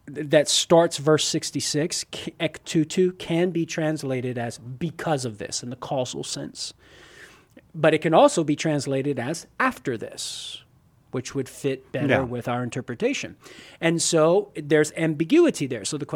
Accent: Louisiana, United States; accent: Louisiana; For me, it can't recognize my accent sometimes. So when I try to... Man, this is … from Southern Louisiana, you know, and I try to talk into it with my accent.

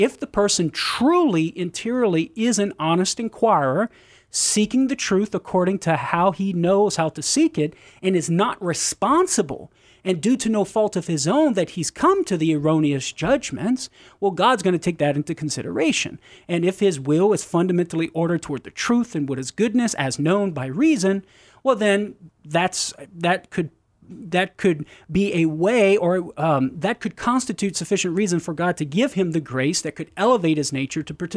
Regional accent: Crowley, Louisiana, United States; I grew up in Crowley. So I am a Cajun from Crowley, Louisiana, brother.

